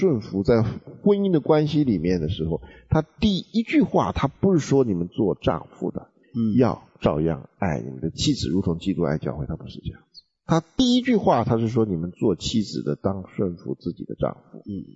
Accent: China; 对，我们中国人说你的头啊，那是骂人的话。

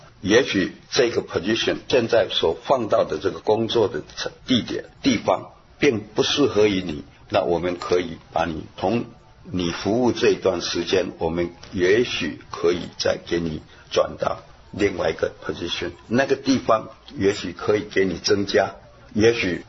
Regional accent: Taiwan; now in United States; 我从台湾来，我也找工作。

